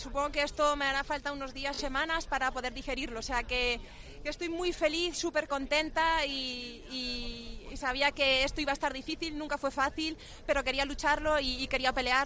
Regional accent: Aldán, Galicia, Spain; gracias a mi pueblo Aldán, Cangas, Ogrove

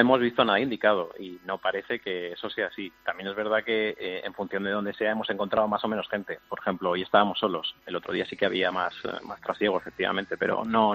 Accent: Madrid, Community of Madrid, Spain; Yo soy de Vallecas y luego ya nos movimos a Alameda de Osuna a residir

